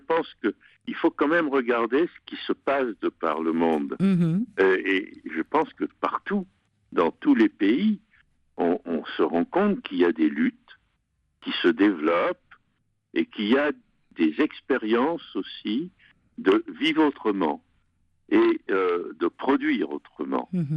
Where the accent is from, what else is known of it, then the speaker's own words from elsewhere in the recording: France; que ce soit aussi chez nous en France